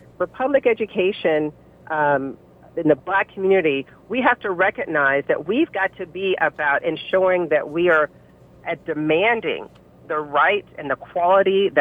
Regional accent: Louisville, Kentucky, United States; Interestingly enough, I'm from Louisville.

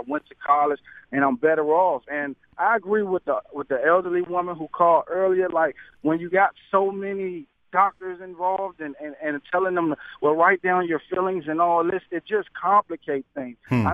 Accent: Washington, District of Columbia, United States; I was a young man growing up in Washington, D.C., and I had mental issues. I'm 31 years old right now.

